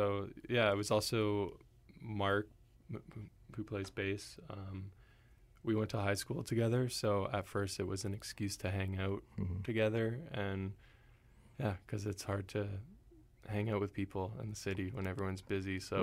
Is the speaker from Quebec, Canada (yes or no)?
no; Ontario, Canada; so that there's a little bit of that. I'm from Ontario originally, right.